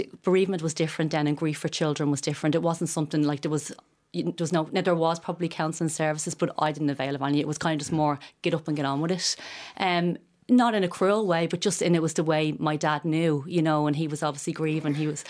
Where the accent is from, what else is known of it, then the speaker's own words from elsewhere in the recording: Dublin, Leinster, Ireland; I live in Coolock. I'm originally from Drimnagh and Tallaght